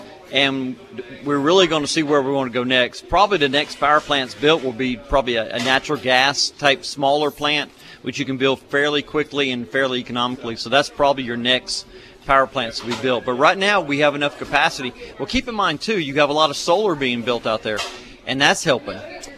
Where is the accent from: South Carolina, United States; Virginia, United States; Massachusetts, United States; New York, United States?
South Carolina, United States; Charleston; growing up in Charleston, I had a little 9.9 Evinrude boat that leaked before I had a car, and my dad would drop me off and let me go fishing and pick me up after work